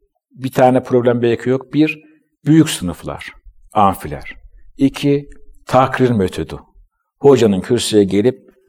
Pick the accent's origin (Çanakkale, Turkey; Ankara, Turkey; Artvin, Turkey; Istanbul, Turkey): Ankara, Turkey; ben annemin babamın yanında yetiştim. Fakülteyi hep beraber okurduk, liseyi vesaire Ankara'da.